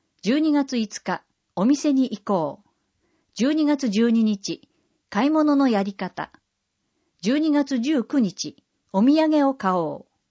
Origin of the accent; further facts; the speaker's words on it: Everett, Washington, United States; Japanese is a second language; シアトル市の近くにあるエバレット市は、私の出身地です。工業が主な産業で、季節と関係なく飛行機を作る町です。